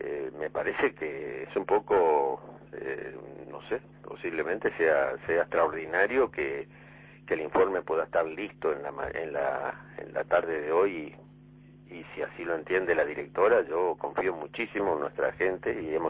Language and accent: Spanish; Uruguay; En lo personal, y como ciudadano uruguayo, le digo la verdad, yo también